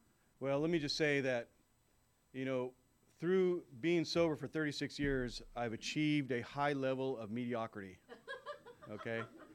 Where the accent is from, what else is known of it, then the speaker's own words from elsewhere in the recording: Oxnard, California, United States; born there; So I was born in Oxnard, California, which where the sewer meets the sea.